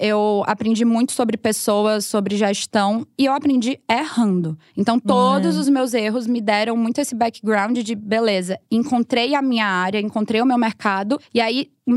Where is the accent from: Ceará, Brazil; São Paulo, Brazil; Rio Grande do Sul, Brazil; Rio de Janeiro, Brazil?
Ceará, Brazil; Fortaleza; Porque eu sou de Fortaleza, Sim. Ceará, nordestina. Tenho muito orgulho disso.